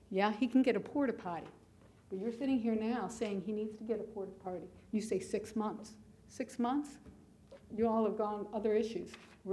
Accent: Maryland, United States; I'm from Maryland, so we don't have to have stormwater runoffs, but you do.

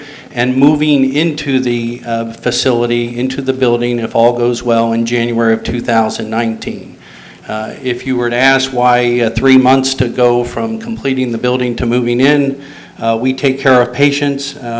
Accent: Florida, United States; now in Delaware, United States; I've actually been in Delaware for 16 years, so I'm relatively new to the state, and I'm originally from Florida.

